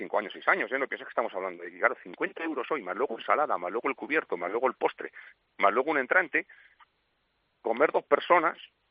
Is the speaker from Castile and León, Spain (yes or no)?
yes; Segovia, Castile and León, Spain; Como te he dicho, soy de Segovia.